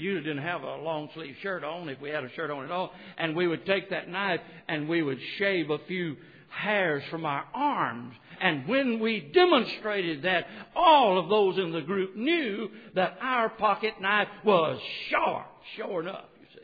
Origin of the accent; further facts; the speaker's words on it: Boca Chica, Mississippi, United States; When I was growing up in Boca Chica, Mississippi, everybody had a pocket knife.